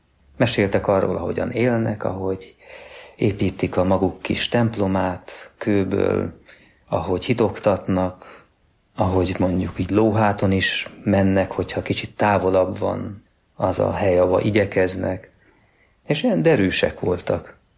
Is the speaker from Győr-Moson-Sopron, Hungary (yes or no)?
yes; Győr, Győr-Moson-Sopron, Hungary; cselédek voltak a mi őseink anyai ágon. Győrben, panelrengetegben fölnevelődtem a nővéremmel együtt, úgy 18 éves koromig